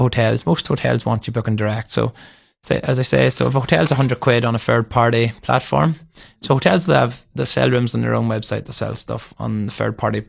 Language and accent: English; Northern Ireland, United Kingdom; even though I'm from County Down.